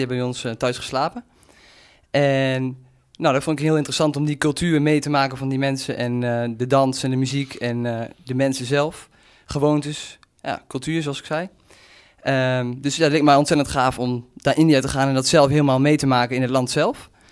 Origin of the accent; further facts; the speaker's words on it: IJsselmuiden, Overijssel, Netherlands; Ik kom uit IJsselmuiden. En ben 21 jaar